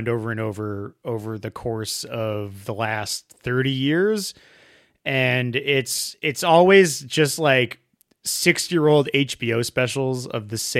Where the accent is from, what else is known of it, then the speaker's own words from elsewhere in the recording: Massachusetts, United States; We just go, I'm from Mass.